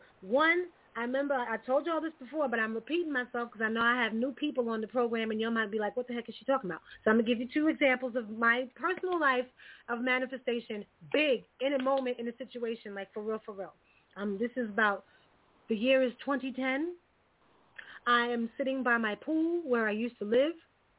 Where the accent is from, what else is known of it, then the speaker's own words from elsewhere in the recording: New York City, New York, United States; I was born in Flushing, Queens. I was raised in New York City.